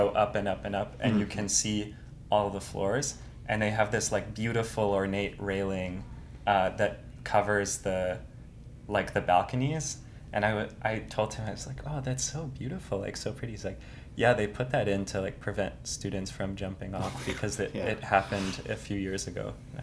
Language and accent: English; Vancouver, British Columbia, Canada; growing up in Vancouver, I was always told that that was the best school in the country